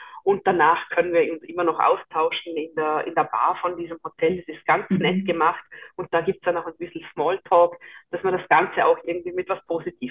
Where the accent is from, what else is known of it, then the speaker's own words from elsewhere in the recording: Vorarlberg, Austria; ich komme ja aus Vorarlberg